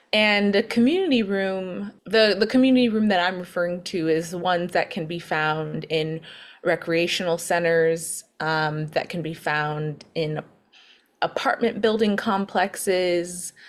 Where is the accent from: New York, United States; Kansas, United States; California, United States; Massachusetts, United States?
New York, United States; Harlem; the idea came from what I've witnessed growing up in Harlem.